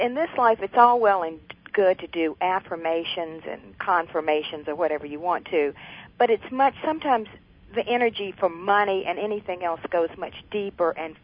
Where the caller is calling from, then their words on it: United States; Continental United States.